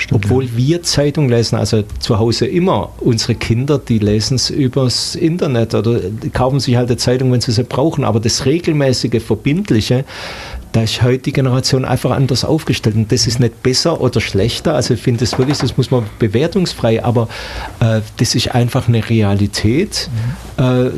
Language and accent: German; Esslingen, Baden-Württemberg, Germany; Ich war jetzt in meiner Heimatgemeinde, wo ich aufwachsen, Esslingen-Sulzkries